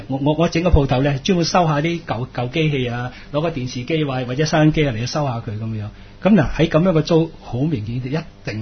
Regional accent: Hong Kong; 咁變咗咧，我哋香港人咧就有即係出現咗呢個現象

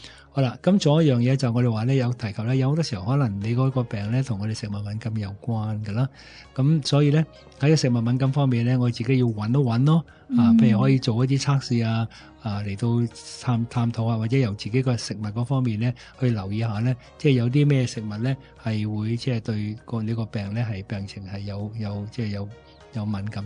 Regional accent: China; 我中国人成日都话咧，即系食到七分饱

